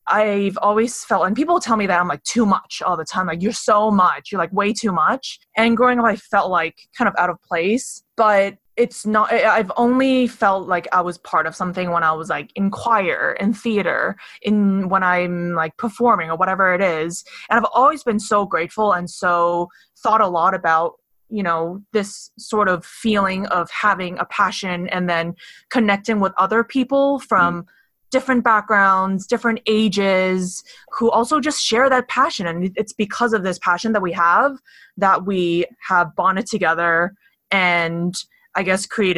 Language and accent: English; Hong Kong; growing up in Hong Kong, I've never felt like I fit